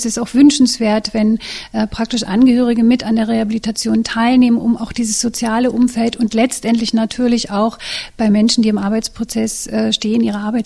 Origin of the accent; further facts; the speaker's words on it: Mecklenburg-Vorpommern, Germany; moved away as an adult; also born or lived in Brandenburg; Ich bin eigentlich Mecklenburgerin und habe dann 25 Jahre meine Tätigkeit am Klinikum Schwedt hinter mich gebracht.